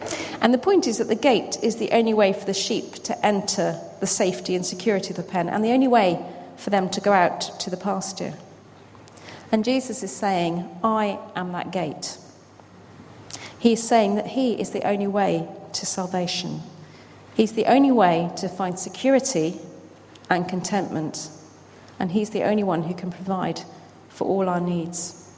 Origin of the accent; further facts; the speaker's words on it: Gloucester, South West England, United Kingdom; Bishop Hooper was burnt at the stake in Gloucester, which is my hometown.